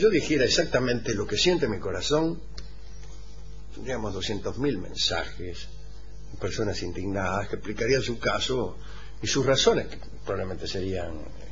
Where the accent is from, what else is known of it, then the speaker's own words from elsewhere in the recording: Corrientes, Argentina; soy de Corrientes.